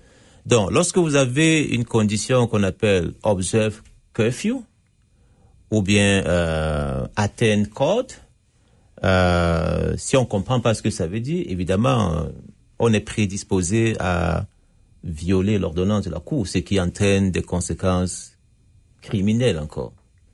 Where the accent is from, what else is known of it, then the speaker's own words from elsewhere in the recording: Cameroon; born there; also born or lived in France; Canada en 2007, venant de France. Donc, je suis citoyen français, j'ai passé beaucoup d'années en France, je suis né au Cameroun.